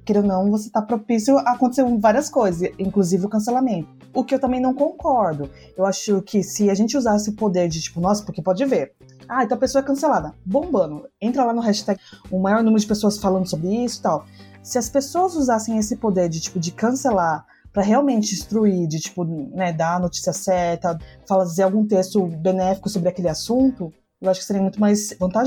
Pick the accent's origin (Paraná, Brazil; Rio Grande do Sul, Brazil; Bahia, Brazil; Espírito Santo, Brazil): Paraná, Brazil; now in Curitiba, Brazil; Eu não sou daqui de Curitiba, né? Aí cheguei para desbravar aqui a capital, né? E eu, né, vim do interior